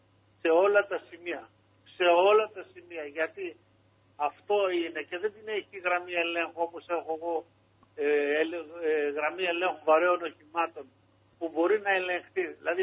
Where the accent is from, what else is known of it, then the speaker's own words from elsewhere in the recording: Trikala, Thessaly, Greece; Εγώ είμαι τρικαλινός.